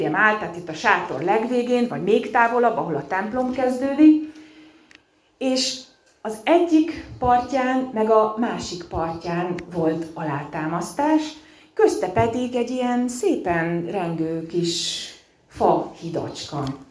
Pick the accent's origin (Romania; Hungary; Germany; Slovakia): Romania; Transylvania; Az utóbbi időben többször is volt alkalmunk Erdélyben járni, én onnan származom